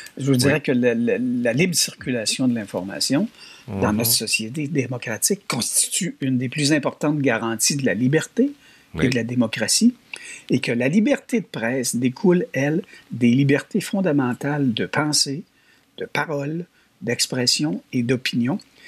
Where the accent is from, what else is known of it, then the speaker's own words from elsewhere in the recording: Quebec, Canada; chez nous au Québec